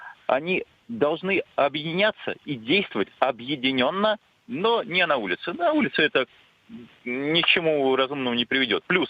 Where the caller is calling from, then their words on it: Saint Petersburg, Russia; я из Санкт-Петербурга.